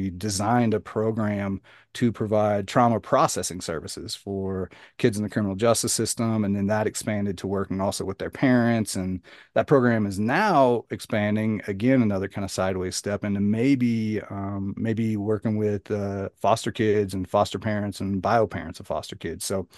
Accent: Oklahoma, United States; So I'm from Southern Oklahoma originally

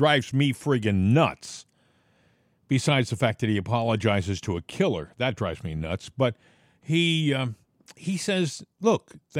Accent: Massachusetts, United States; I used to live in Massachusetts. I grew up in Massachusetts, and my dad was involved in politics in Massachusetts.

